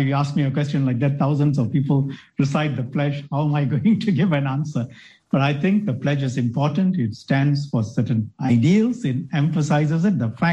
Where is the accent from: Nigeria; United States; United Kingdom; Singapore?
Singapore; But beyond that, we are also Singaporeans.